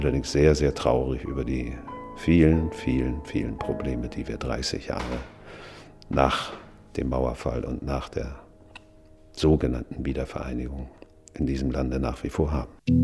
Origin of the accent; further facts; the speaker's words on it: Germany; moved away; Ich hatte auch damals wirklich das Gefühl, als ich ausgereist bin aus der DDR, ich reise von einem Land in ein anderes Land. Bin wirklich von der DDR in die Bundesrepublik gereist.